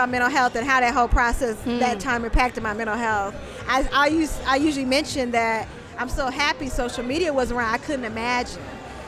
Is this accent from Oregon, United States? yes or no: no; Oakland, California, United States; I'm born and raised in East Oakland, and so I went to a predominantly black and brown high school.